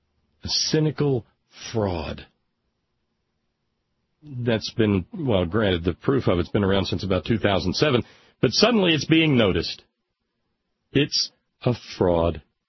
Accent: the South, United States; Remember, I'm a Southerner.

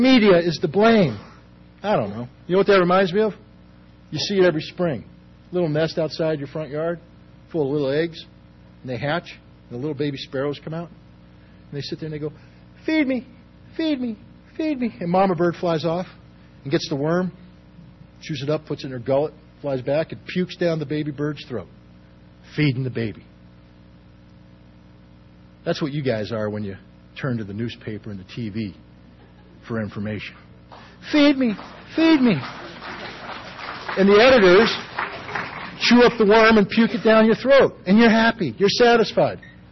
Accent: New York, United States; Don't talk to me about baseball. I'm from New York.

